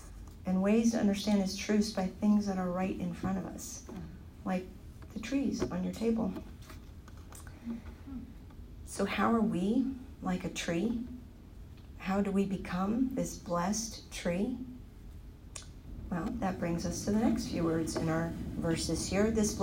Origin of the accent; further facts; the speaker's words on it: California, United States; I came from California, and I love about living in Virginia is that we get 4 full seasons.